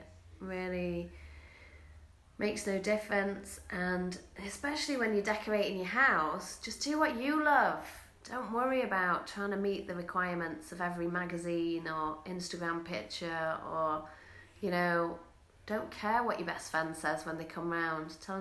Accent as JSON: {"language": "English", "region": "England", "country": "United Kingdom", "tie": "born or raised there", "moved": "as an adult", "lives_now": "United States", "said": "Okay, so I don't know if you can tell by my accent, but I am from England, and I was born in England and spent most of my life there, and then moved to the States 3 years ago. And just coming up a year ago, I moved to Brea"}